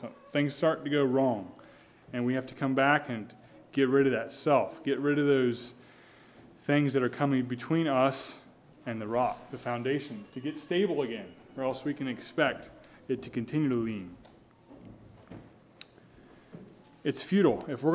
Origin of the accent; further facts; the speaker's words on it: Eastern Shore, United States; And maybe this foundation makes sense to me because I grew up on the Eastern Shore and they don't have basements